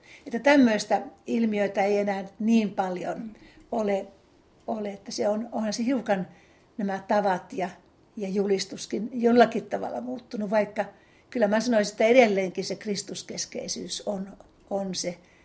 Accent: Nivala, North Ostrobothnia, Finland; moved away as an adult; now in Helsinki, Finland; minä olen syntyisin Nivalasta, Pohjanmaalta, ja sitten tulin opiskelemaan aikoinaani Helsinkiin, ja sitä tietä sitten täällä löysin myöskin, kun olin kasvanut uusheränneissä perheessä

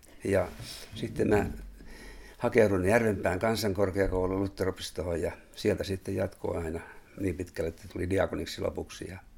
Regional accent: Kauhajoki, South Ostrobothnia, Finland; now in Seinäjoki, Finland; Seinäjoella olen 40 vuotta asunut, mutta Kauhajoelta mä syntyisin. Ja Soinissa sitten oli semmoinen 9 vuotta työssä siinä välissä myöskin ja opiskelujen jälkeen.

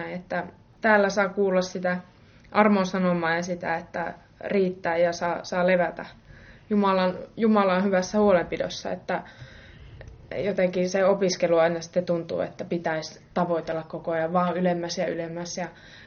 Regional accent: Kälviä, Central Ostrobothnia, Finland; now in Oulu, Finland; Joo, mä oon taas kotoisin tuolta Kälviältä. Se on Kokkolan seudulla. Muutaman tunnin ajomatka kotipuolelle.

